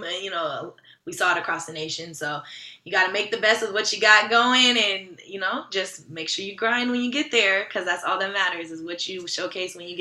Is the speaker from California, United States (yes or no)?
yes; California, United States; I'm from California, so you already know. I love Mexican food.